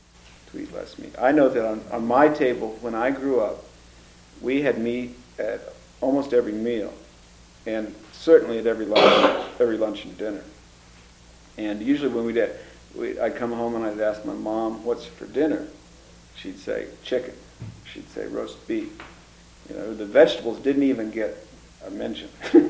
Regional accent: Kansas, United States; I mean, I grew up in Kansas.

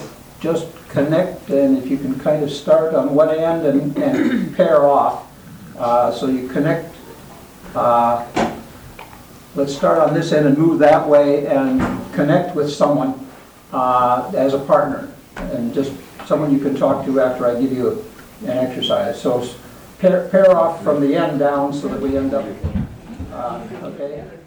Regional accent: Portland, Oregon, United States; And I'm from Portland, Oregon, and work half-time as a parish pastor

